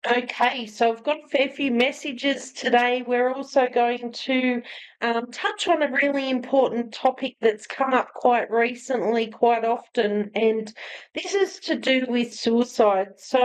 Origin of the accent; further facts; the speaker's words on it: Australia; I'm from Australia.